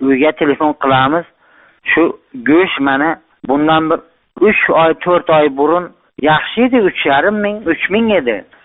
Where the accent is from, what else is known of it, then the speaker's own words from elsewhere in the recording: Xorazm Region, Uzbekistan; now in Bogdanovich, Russia; Xorazmdanmiz. Rossiyaning Sverdlovsk viloyatining Bogdanovich shahrida ishlayapmiz.